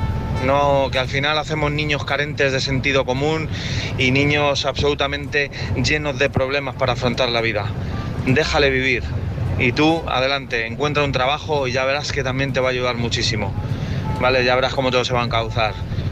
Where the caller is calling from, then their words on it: Madrid, Community of Madrid, Spain; de Madrid.